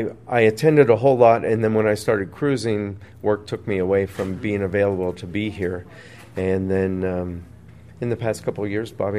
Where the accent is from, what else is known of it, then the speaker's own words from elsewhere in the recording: Pennsylvania, United States; now in Michigan, United States; I grew up in Pennsylvania. Central Pennsylvania is about an 8-hour drive.